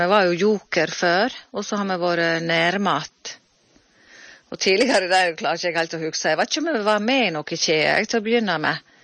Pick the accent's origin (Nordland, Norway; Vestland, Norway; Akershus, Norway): Vestland, Norway; Hafslo; Ja, jeg vokste opp her på Hafslo da. Vi flyttet opp her når jeg var 2 år gammel.